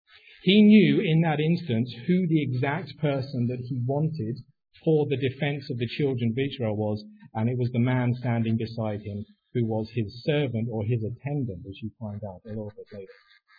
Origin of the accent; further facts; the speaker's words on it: Eastbourne, South East England, United Kingdom; moved away as an adult; now in Burlington, Canada; I actually come from a small town in the southeast of England called Eastbourne. It's about 60 miles straight south of London. And moved to Canada in 2012 with my family.